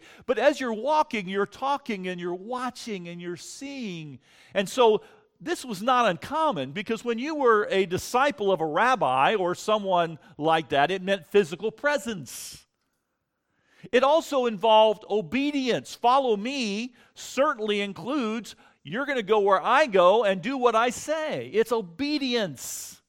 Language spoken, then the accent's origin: English; Florida, United States; I grew up in Florida, very warm and pleasant sunshine state in the United States.